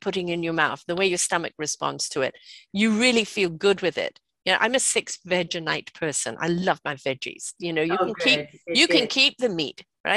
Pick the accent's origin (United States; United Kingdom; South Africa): United Kingdom; You know, I'm British. My kids were brought up on shepherd's pie.